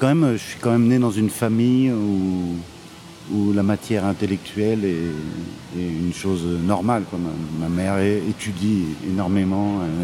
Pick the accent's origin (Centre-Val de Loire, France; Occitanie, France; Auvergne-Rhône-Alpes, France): Centre-Val de Loire, France; Blois; enfin, le village où j'ai habité, c'était Sœur, qui est un village de 200 habitants, mais c'est à côté de Blois, dans la Sologne, viticole.